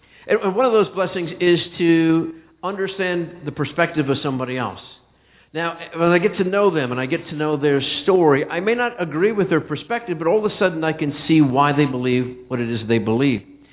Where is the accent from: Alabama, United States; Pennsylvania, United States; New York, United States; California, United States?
Pennsylvania, United States; So someone will say, how about those Steelers? Because we're all from Pennsylvania.